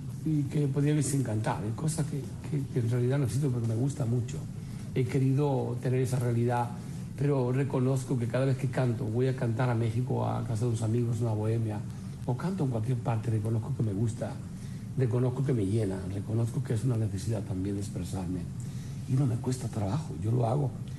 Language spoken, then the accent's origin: Spanish; Andalusia, Spain; now in United States; Me siento muy español, me siento muy andaluz, pero reconozco que me gusta mucho también Miami y es el síndrome mucho del inmigrante